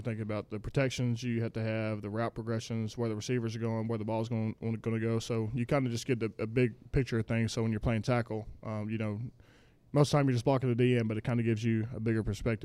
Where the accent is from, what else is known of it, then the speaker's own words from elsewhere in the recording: Texas, United States; You know, I think I'm a hillbilly. You know, I'm from Texas, do country stuff.